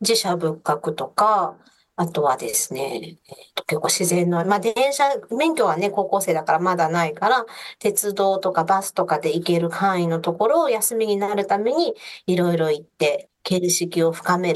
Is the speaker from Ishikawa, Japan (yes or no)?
yes; Nonoichi, Ishikawa, Japan; 金沢市、大体に説明するのが私めんどくさい時、金沢市出身ですって言ってるんですけど、横にベッドタウンの野々市市っていうマイナーな市があって、そこが実家となります。